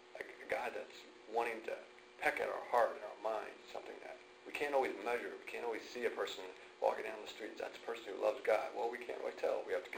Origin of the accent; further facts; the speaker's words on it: Indiana, United States; I grew up in Indiana, you know, we just have our differences.